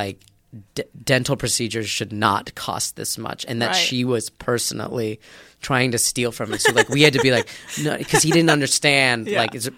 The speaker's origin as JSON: {"language": "English", "town": "Phoenix", "region": "Arizona", "country": "United States", "tie": "born or raised there"}